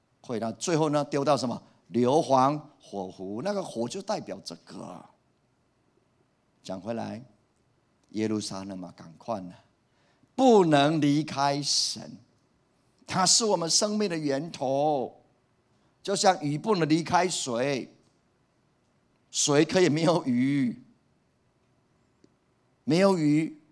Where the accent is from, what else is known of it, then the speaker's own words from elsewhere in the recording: Puli, Nantou County, Taiwan; 我从小在这个教会长大，我记得我出生的地方在埔里啊，那时候我的小时候跑来跑去的时候都在葡萄园里面，